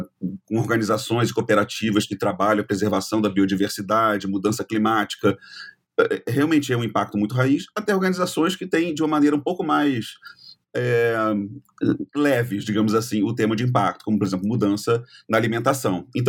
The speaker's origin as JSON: {"language": "Portuguese", "region": "Rio de Janeiro", "country": "Brazil", "said": "Eu tenho 46 anos de idade, né? Sou carioca."}